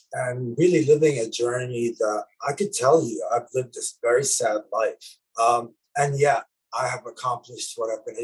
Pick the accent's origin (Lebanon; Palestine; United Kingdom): Lebanon; because music saved my life in a way, as a child growing up in Lebanon.